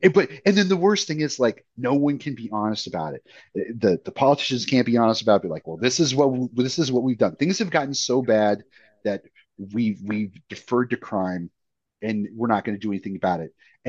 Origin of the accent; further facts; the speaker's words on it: Oregon, United States; in the area that I grew up in Oregon, really rural, but a smaller Mexican community, a lot of Mexicans and whites, poor people living together.